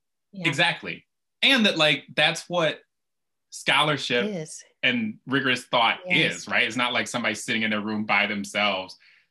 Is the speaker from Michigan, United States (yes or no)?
yes; Kalamazoo, Michigan, United States; But yeah, I grew up in Kalamazoo, Michigan, in a family and in a community that was very insistent on surviving and thriving despite the white supremacist country that we're in.